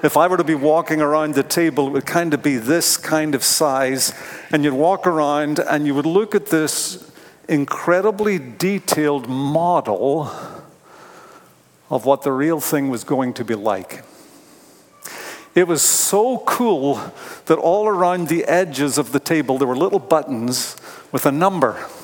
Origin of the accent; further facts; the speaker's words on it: Belfast, Northern Ireland, United Kingdom; now in United States; So I'm from Northern Ireland. I was born in Belfast.